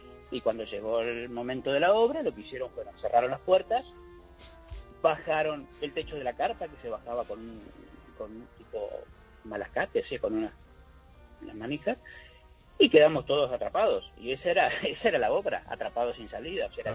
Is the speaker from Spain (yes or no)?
no; Buenos Aires Province, Argentina; Soy argentino y en mi pueblo, provincia de Buenos Aires, había un circo que iba recorriendo todos los pueblos